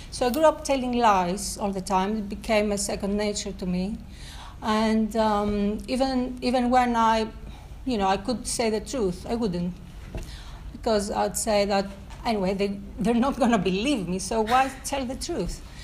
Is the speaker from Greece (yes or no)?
yes; Greece; And I was brought up in Greece, and in a suburban area, in a town, in a city.